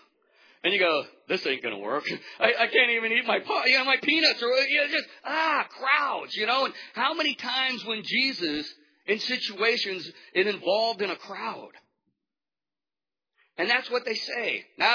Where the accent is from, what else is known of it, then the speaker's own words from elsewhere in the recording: Lincoln, Nebraska, United States; No, I'm from Lincoln, Nebraska. Yeah, so I'm a huge Husker fan.